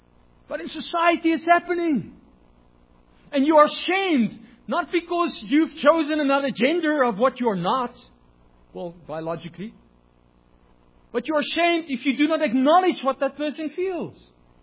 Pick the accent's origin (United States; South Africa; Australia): South Africa; I remember that I grew up in the Afrikaner community. Afrikaner community, very religious.